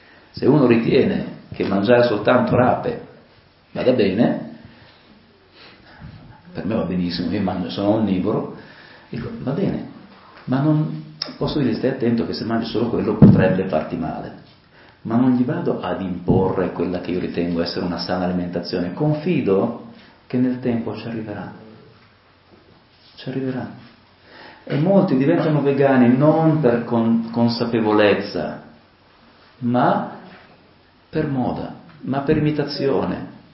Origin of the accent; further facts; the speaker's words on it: Lombardy, Italy; Al mio paese, vengo da un paese della Lombardia, si dice che chi grida di più la mucca è sua